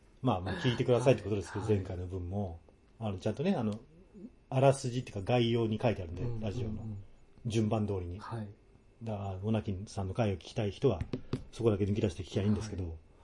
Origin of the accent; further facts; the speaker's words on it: Maebashi, Gunma, Japan; 小生の地元群馬県は前橋市